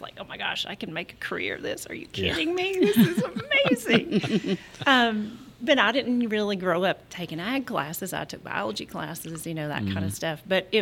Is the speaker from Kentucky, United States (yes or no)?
yes; Kentucky, United States; So I am from the Blue Licks area, by the state park. So that's what I grew up doing, and then came to UK.